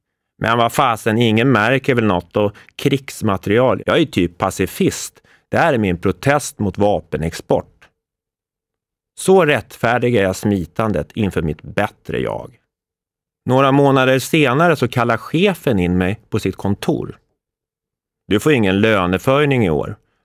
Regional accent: Jakobsberg, Stockholm County, Sweden; Mitt värsta minne från min uppväxt i Jakobsberg

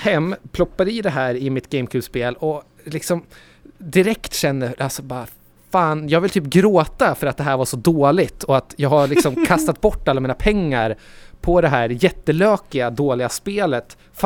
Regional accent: Södermanland, Sweden; från mina trakter där jag kommer från, de sörmländska skogarna. Jag är inte född i skogen

